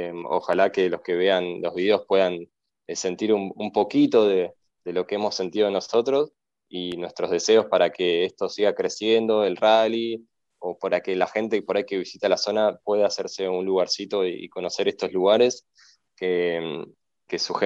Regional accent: Argentina; para mí, siendo argentino, bueno, latinoamericano en general

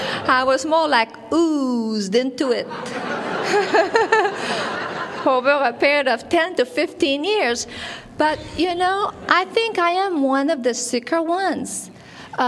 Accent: Carlsbad, United States; I was raised in Carlsbad.

